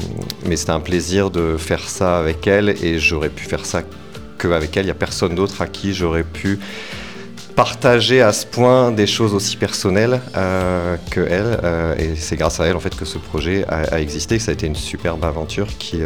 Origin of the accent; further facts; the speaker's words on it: France; born there; also born or lived in Thailand / Canada; J'ai 47 ans, je suis né en France, j'ai vécu dans plusieurs pays, en Thaïlande notamment et au Canada.